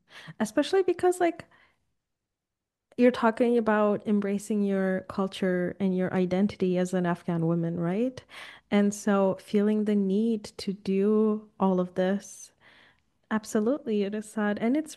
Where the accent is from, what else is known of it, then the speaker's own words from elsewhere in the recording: Turkey; English is a second language; now in Canada; I was raised and like I grew up in Turkey, but I have been speaking English since I was 9 years old. I've been living in Canada for eight.